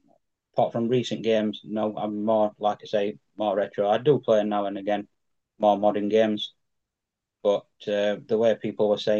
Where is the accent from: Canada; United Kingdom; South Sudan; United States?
United Kingdom; Yorkshire and the Humber; I'm from South York, so I'm a Rotherham United fan